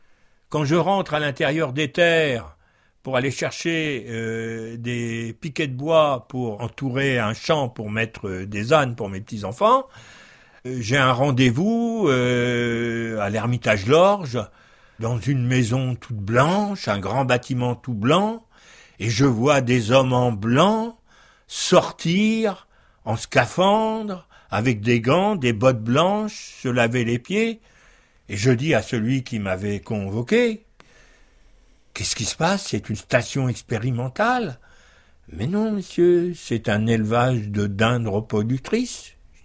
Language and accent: French; Brittany, France; moved away; Je suis parti de Bretagne en 63. Il y avait des basses-cours dans les fermes.